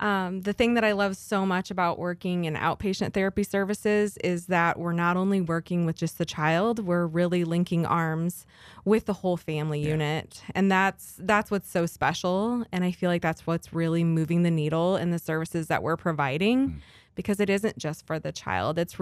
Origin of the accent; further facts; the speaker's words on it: Knoxville, United States; I grew up in Knoxville, yeah. So my roots are here.